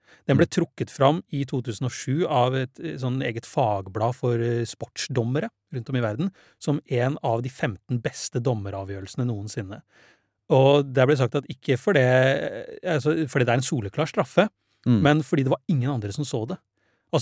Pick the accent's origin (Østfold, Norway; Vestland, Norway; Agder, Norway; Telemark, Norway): Telemark, Norway; Porsgrunn; vi er sånn 1995 hjemme i Porsgrunn.